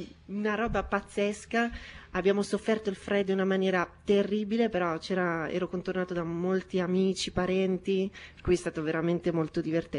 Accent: Torremaggiore, Apulia, Italy; born there; io sono un ragazzo normalissimo, ho 24 anni e sono nato a Torre Maggiore in provincia di Foggia.

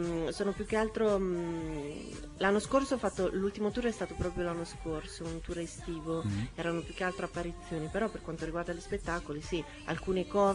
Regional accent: Torremaggiore, Apulia, Italy; born there; io sono un ragazzo normalissimo, ho 24 anni e sono nato a Torre Maggiore in provincia di Foggia.

